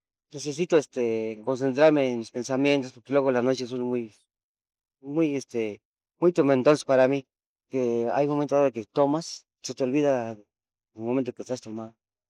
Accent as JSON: {"language": "Spanish", "region": "Puebla", "country": "Mexico", "said": "Mira, yo soy de Puebla, Puebla."}